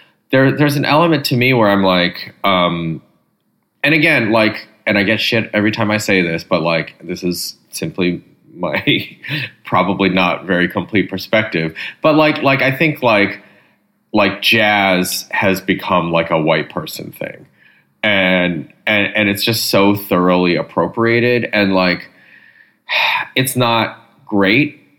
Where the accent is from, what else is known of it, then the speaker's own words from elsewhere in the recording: Michigan, United States; like I grew up in Michigan.